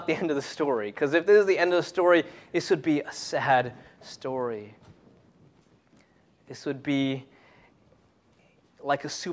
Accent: New York, United States; I grew up in Long Island, and when my parents moved to Pennsylvania, I was helping my mom, weed the garden.

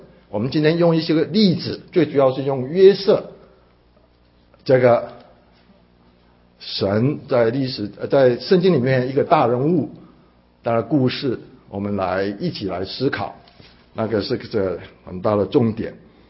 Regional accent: China; 那我们中国人其实各地各方的人都有

